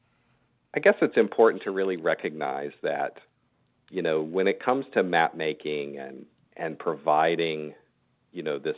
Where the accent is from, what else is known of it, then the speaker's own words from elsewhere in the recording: Clinton, Mississippi, United States; So originally I'm from Clinton, Mississippi, so right down the road there from Vicksburg.